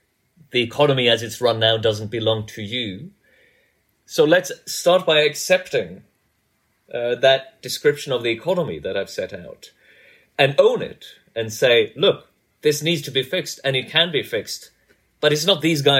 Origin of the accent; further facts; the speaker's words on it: Norway; You're right to bring up that I grew up in Norway and, you know, Norway or Scandinavia in the late 70s, early 80s when I was a child